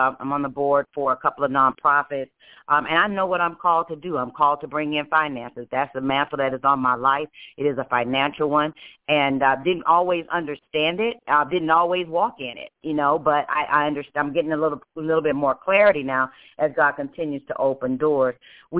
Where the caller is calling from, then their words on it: Humble, Texas, United States; I'm calling in from Humble, Texas. That's about 5 miles north of the International George Bush International Airport out of Houston, Texas.